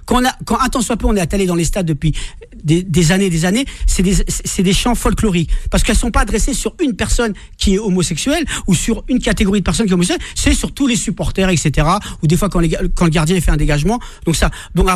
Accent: Marseille, Provence-Alpes-Côte d'Azur, France; Pourtant, je ne suis pas parisien, je suis marseillais.

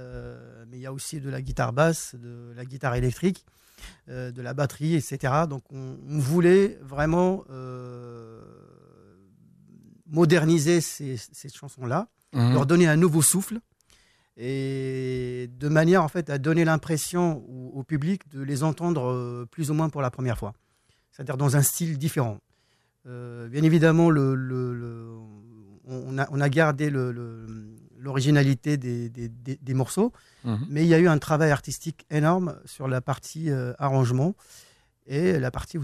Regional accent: Tétouan, Tanger-Tetouan-Al Hoceima, Morocco; suis originaire de Tétouan.

